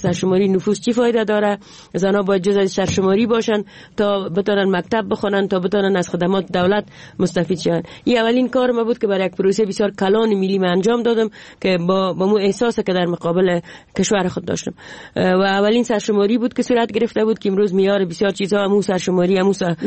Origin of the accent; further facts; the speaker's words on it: Jowzjan, Afghanistan; ما در یکی از ولایت دوردست افغانستان که ولایت جوزجان بود و اخ پدر مامور دولت بود به اونجا بسر میبردیم